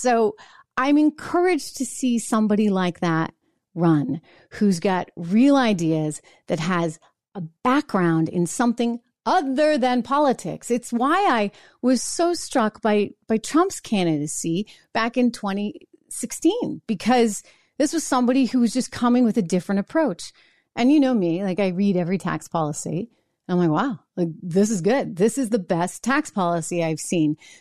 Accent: New Hampshire, United States; live free or die. My favorite expression in my home state that I grew up in, and it's signed by me.

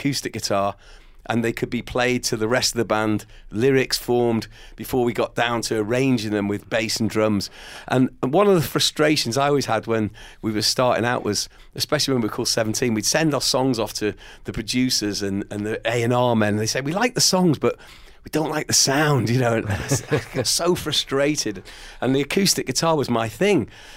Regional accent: Wales, United Kingdom; growing up in Wales, obviously very aware of the language.

